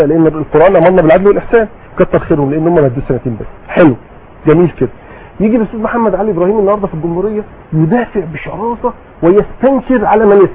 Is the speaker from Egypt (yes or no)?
yes; Egypt; احنا عندنا في مصر دكتور حسام بدراوي في الحزب الوطني مقدم ابحاث جميله جدا جدا